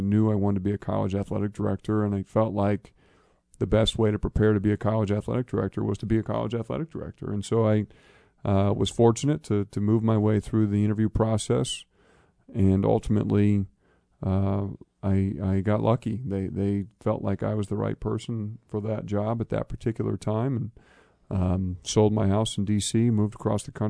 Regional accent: West Lafayette, Indiana, United States; I grew up in West Lafayette, Indiana. Both my parents were educators.

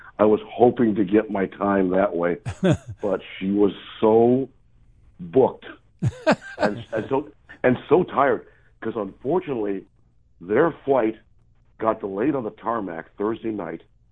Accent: Chicago, Illinois, United States; it was really easy being impartial as a Chicagoan for the game on Saturday night in Loyola.

